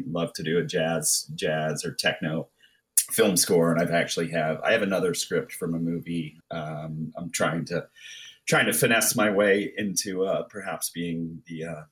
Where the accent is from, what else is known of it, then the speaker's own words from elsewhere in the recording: East Coast, United States; also born or lived in New York; So I grew up on the East Coast, and what brought me out here was my wife, but it was before we were married.